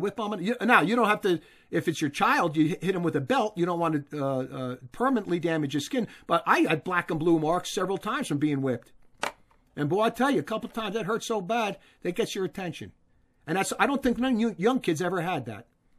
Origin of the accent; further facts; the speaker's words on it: Newark, New Jersey, United States; where I grew up in Newark, because street punks, they beat one another up daily.